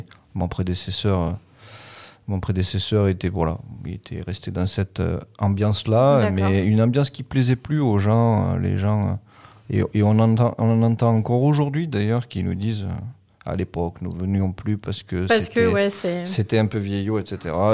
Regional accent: Sorgues, Provence-Alpes-Côte d'Azur, France; il faut savoir que j'ai grandi devant le château, puisque je suis natif de Sorgues.

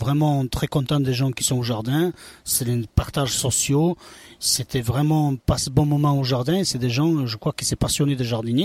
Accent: Bosnia & Herzegovina; French is a second language; En fait, mon enfance, depuis ma naissance, je viens des pays d'Est, de Bosnie.

